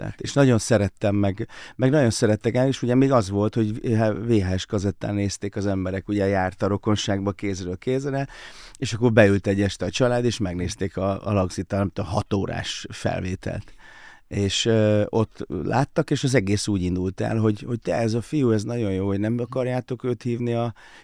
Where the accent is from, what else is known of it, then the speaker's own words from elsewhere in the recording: Szabolcs-Szatmár-Bereg, Hungary; szabolcsi vagyok, tehát hogy fát lehet vágni a hátunkon